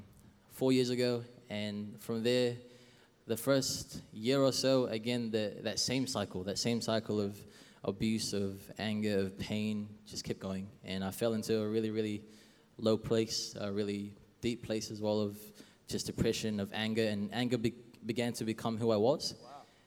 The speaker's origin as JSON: {"language": "English", "town": "Quezon City", "region": "Metro Manila", "country": "Philippines", "tie": "born or raised there", "said": "I am Filipino, for any Filipinos out there, mabuhay. So for me, I was born in Quezon City in Manila, Philippines. And I lived there with my grandma, all my cousins, and my uncle as well."}